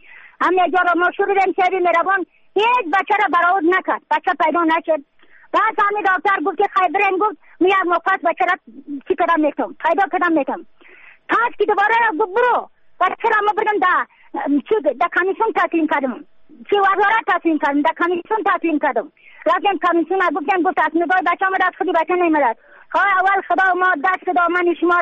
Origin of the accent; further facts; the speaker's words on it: Yaftal, Badakhshan, Afghanistan; از بدخشان هستم، مرکز بدخشان ولسوالی یفتل پایان قیره وینگ.